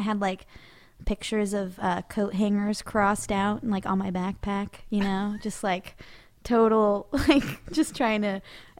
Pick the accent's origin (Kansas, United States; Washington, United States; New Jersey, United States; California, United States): Washington, United States; Oak Harbor; Oh, no, Oak Harbor. I was from Oak Harbor. Oh, so right. Lance is from Anacortes. Oak Harbor is a town with two military bases